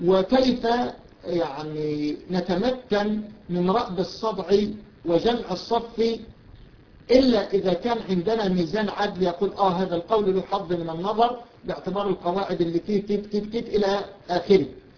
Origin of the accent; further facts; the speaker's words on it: Egypt; وهو من الشيوخ المشاهير عندنا في مصر وله وزنه في باب الفقه خاصة